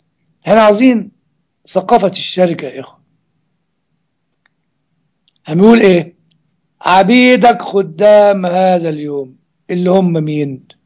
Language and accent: Arabic; Upper Egypt, Egypt; عندنا في الصعيد يقول لك إيه؟